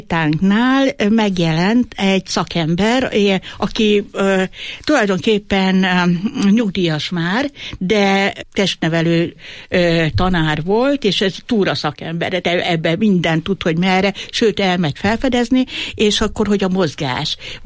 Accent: Eger, Heves, Hungary; én is EGRI vagyok, meg ő is

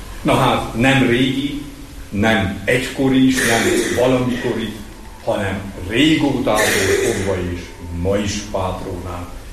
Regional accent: Transylvania, Romania; és hát ugyebár erdélyi vagyok

